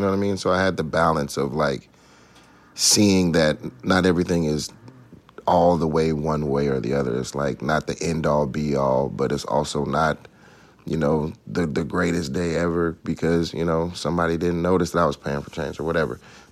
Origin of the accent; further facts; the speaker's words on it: Atlanta, Georgia, United States; But growing up in Atlanta, yeah, we were in the choir.